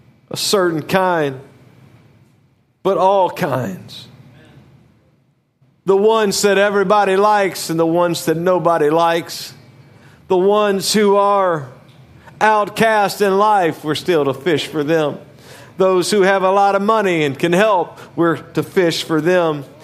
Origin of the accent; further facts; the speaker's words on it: Louisiana, United States; When I was growing up in Louisiana, we had a number of different places we would go fishing with the pastor